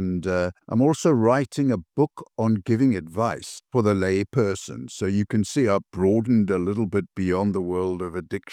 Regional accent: Cape Town, Western Cape, South Africa; moved away as an adult; now in Cardiff, United Kingdom; I'm retired now, but I started life growing up in Cape Town, South Africa.

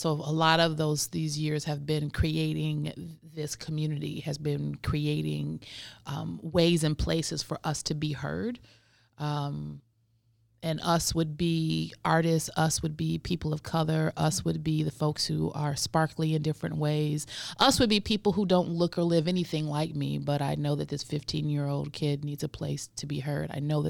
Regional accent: Milwaukee, Wisconsin, United States; born there; I'm originally from Milwaukee. I'm an Army brat. So Milwaukee is where I was born. St. Joseph's Hospital.

